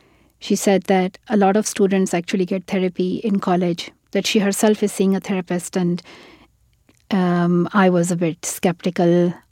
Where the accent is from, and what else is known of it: Pakistan; born or raised there